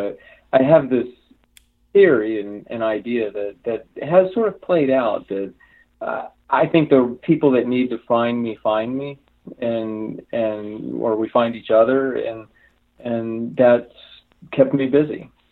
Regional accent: East Coast, United States; now in Ojai, United States; Oh no, I grew up actually on the East Coast, so good thing I didn't stay, right? But I've been in California for, I think, since 1991.

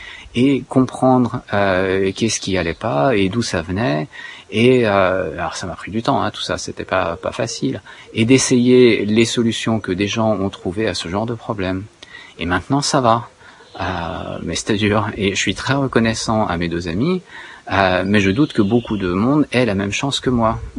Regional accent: Iran; c'est moi j'ai grandi en partie en Iran

